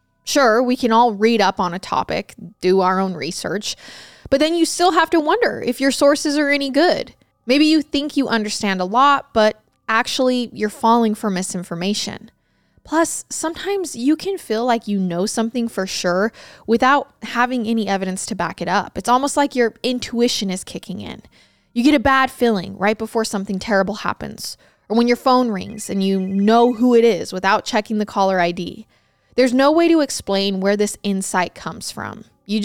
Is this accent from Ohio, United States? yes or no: no; Idaho, United States; Grissom actually grew up in Idaho, where I grew up, and went to a college that was an hour away from my hometown and graduated from there.